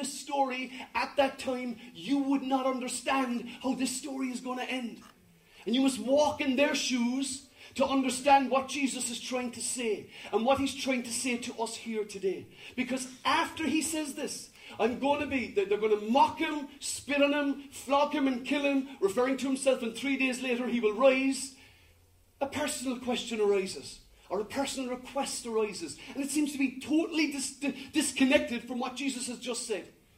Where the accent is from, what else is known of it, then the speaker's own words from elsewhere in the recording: Ireland; And we think to ourselves, because we're Irish, the cheek of you. How dare you ask that? But that's because we're Irish.